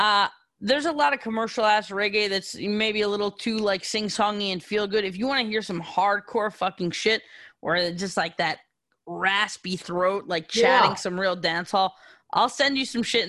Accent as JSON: {"language": "English", "region": "New York", "country": "United States", "tie": "born or raised there", "said": "See, I grew up in New York and on 98.7 Kiss FM on like Sundays, every Sunday, they had like a big reggae day."}